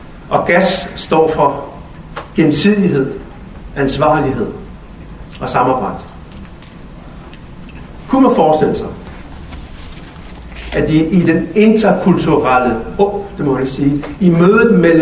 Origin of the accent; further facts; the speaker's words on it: Copenhagen, Capital Region of Denmark, Denmark; Jeg kommer fra København Nordvest.